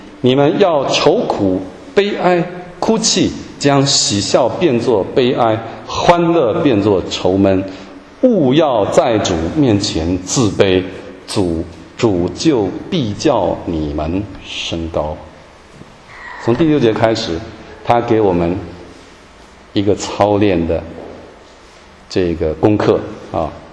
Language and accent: Chinese; Hualien, Hualien County, Taiwan; 他到花莲，我的家乡花莲那边去讲